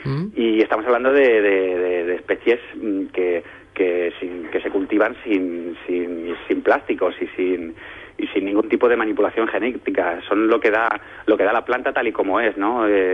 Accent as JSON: {"language": "Spanish", "town": "Jaén", "region": "Andalusia", "country": "Spain", "tie": "born or raised there", "said": "por parte de padre, yo desciendo de familia andaluza y yo he vivido muchos años de mi vida, de mi infancia, en Jaén."}